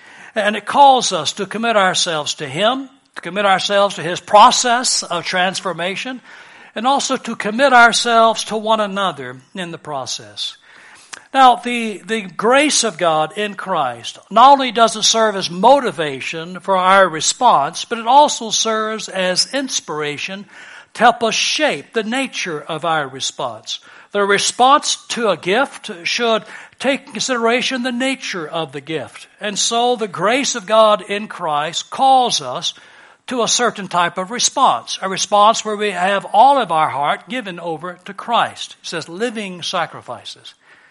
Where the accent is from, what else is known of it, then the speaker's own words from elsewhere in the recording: Texas, United States; By the way, pecan is the correct pronunciation. I know I'm from Texas.